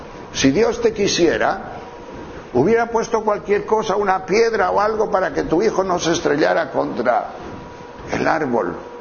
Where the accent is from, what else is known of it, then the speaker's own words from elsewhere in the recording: León, Castile and León, Spain; Yo soy de León, de la provincia de León, del León del Norte, y allí hay muchos prados y muchas vacas y cosas de pastos.